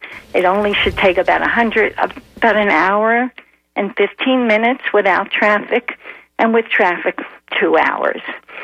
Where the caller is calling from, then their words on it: Hudson, Florida, United States; from Hudson, Florida.